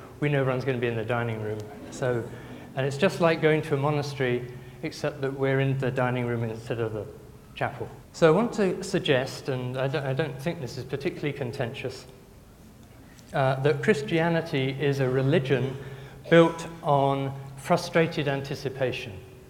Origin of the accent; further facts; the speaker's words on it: England, United Kingdom; I'm from Britain, and in particular I'm from England. So very reserved